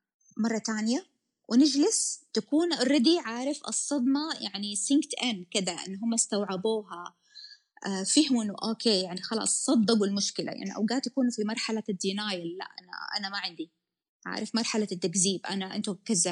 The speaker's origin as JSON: {"language": "Arabic", "country": "Saudi Arabia", "said": "انا بصراحه تفاجأت انه عندنا في السعوديه احد سواها"}